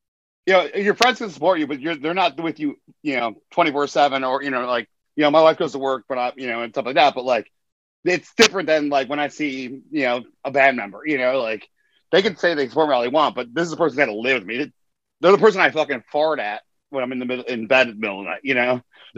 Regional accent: Chicago, Illinois, United States; Growing up in Chicago, I came from … … are my favorite bands

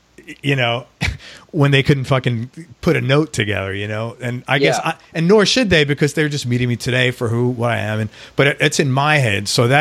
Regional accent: New York City, New York, United States; I'm from New York City, but this sounds like very California, like people's energy.

